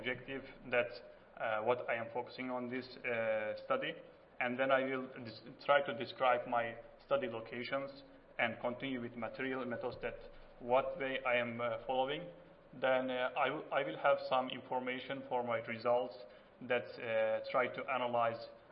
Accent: Turkey; English is a second language; moved away as an adult; now in United States; from Turkey. I am studying in the Department of Plant Science in South Dakota State University

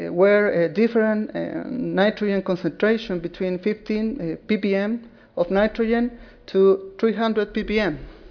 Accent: Chile; I come from Chile, of the Universidad de Concepción.

